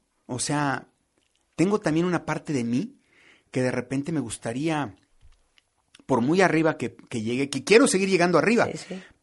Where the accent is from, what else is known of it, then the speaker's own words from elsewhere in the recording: Michoacán, Mexico; Yo estaba en Michoacán con mi abuelita, en mi tierra